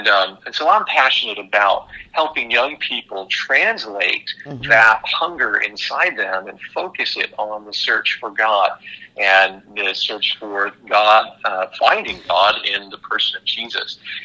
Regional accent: New England, United States; now in New York, United States; I grew up in New England, actually, and moved to New York in 1993 to do some schooling, and then moved back to New England for a couple of years, then came and have lived here since 1997.

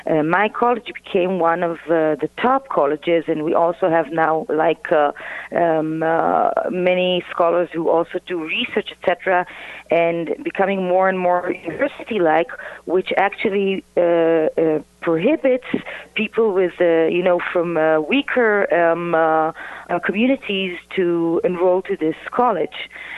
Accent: Israel; English is a second language; For the past 10 years, living in Israel, growing up in Israel, and loving Israel

